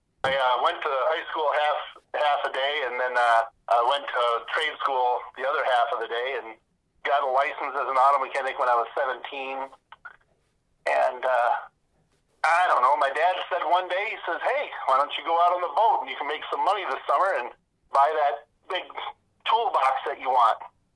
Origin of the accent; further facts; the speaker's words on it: Lansing, Michigan, United States; So I grew up in Lansing, Michigan, kind of about as far away from the water as you can get in Michigan.